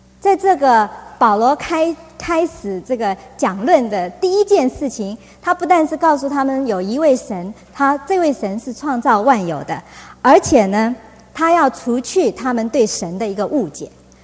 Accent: China; 跟我们中国人很像，他们拜各种的神啊

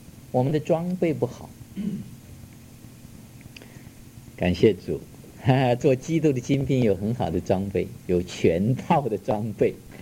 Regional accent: China; 所以我们中国人有一句话说，虎背什么腰啊？

